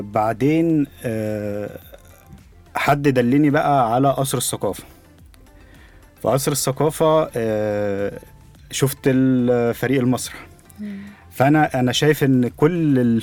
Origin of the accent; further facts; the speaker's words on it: Faiyum, Faiyum Governorate, Egypt; انا من الفيوم. فشويه يعني مش صعيد قوي